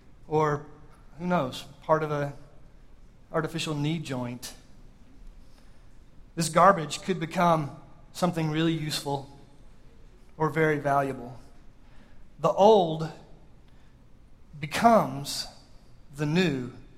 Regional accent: California, United States; And we're from California, so it had to be organic peanut butter.

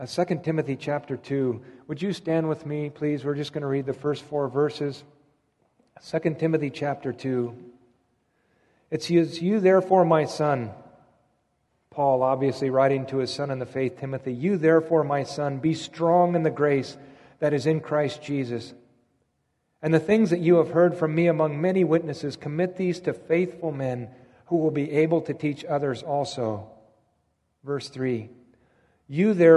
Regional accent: California, United States; people like myself, who I came from California, the land of fruits and nuts. I don't know, left coast. Yeah, I know all those jokes. I was an accountant there

